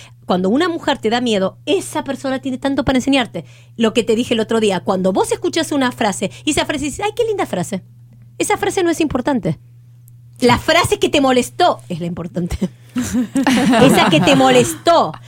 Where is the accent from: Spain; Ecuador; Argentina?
Argentina; moved away as an adult; now in Miami, United States; Cuando yo me vine de la Argentina a Miami, yo no hablaba inglés y no era psicóloga acá en este país. Porque no me lo reconocían, lo que había hecho en la Argentina.